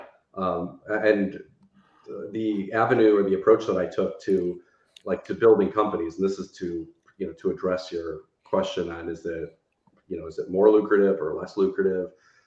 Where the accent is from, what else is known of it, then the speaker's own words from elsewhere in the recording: Detroit, Michigan, United States; And so I looked at my hometown, Detroit, Michigan, and I said, like, there isn't any like vaccine specialized sites here.